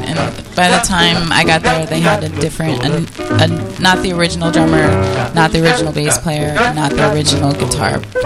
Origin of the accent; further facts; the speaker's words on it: East Coast, United States; Because I'm not from here, I'm from the East Coast, and then I totally understood.